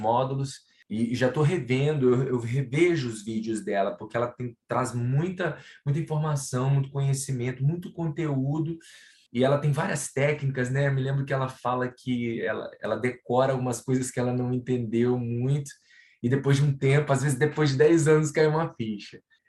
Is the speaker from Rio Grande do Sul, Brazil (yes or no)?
no; Rio de Janeiro, Brazil; sou do Rio de Janeiro